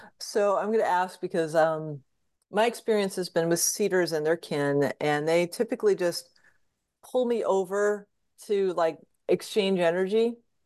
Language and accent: English; East Coast, United States; I grew up on the East Coast, and I remember the first time I flew back from Washington to Connecticut